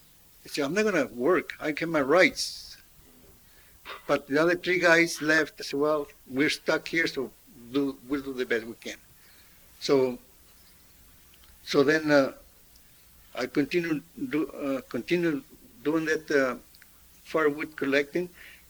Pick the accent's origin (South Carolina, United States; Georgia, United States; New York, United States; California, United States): California, United States; born there; I was born in California, I'm going back.